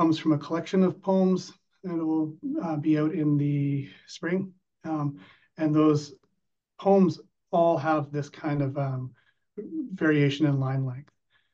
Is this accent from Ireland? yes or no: no; British Columbia, Canada; I grew up on Vancouver Island